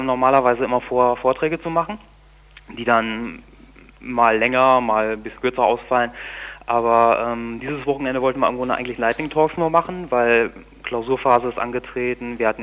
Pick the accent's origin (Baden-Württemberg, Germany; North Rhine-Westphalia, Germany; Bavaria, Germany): North Rhine-Westphalia, Germany; Münster; now in Bielefeld, Germany; Ja, ich komme aus Münster, ich wohne in Bielefeld